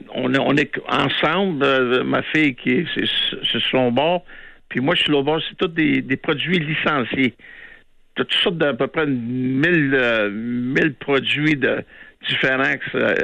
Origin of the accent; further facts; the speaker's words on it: Drummondville, Quebec, Canada; moi, je viens de Drummondville